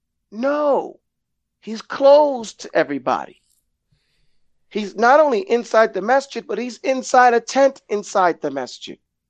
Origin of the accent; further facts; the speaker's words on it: Brooklyn, New York, United States; Now, I grew up in Brooklyn, New York